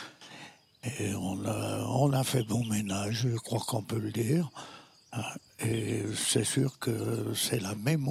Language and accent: French; Chaussin, Bourgogne-Franche-Comté, France; Moi, je suis né à Chaussin, né effectivement dans une ferme. Là, mes parents étaient agriculteurs